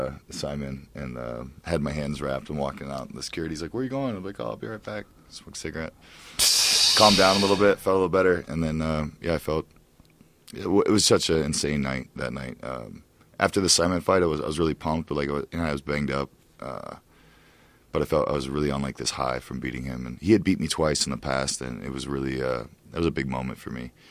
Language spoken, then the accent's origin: English; Ohio, United States; I'm from Ohio, everybody was smoking back in the day, and I started when I was a kid.